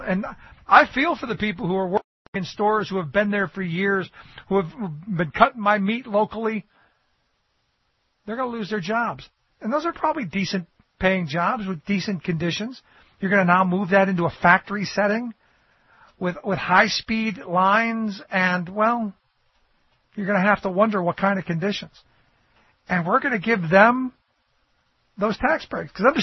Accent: Cleveland, Ohio, United States; I think about where I grew up in Cleveland, the big card producer, American Greetings

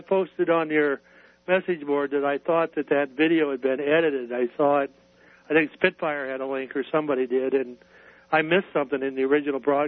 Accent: Indiana, United States; I'm from Indiana and originally, and I think that'll go blue this time, too.

